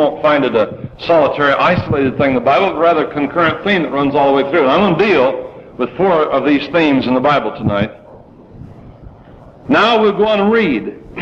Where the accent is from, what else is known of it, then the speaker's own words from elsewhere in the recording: Colorado, United States; I was raised in Colorado, and I went to my uncle's ranch in Wyoming